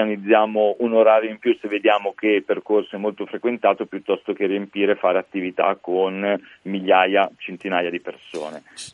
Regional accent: Milan, Lombardy, Italy; adesso te lo dico anche un po' da milanese quale, da dove appartengo

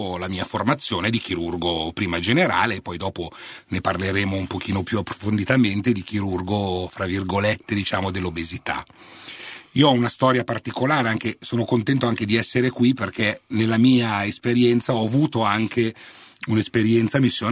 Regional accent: Milan, Lombardy, Italy; Io sono un milanese, vengo da Milano, ho studiato e vissuto sempre a Milano, vivo a Milano

